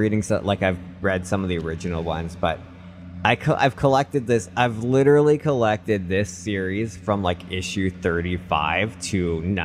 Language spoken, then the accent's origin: English; Canada; because it's British and we're Canadian and everything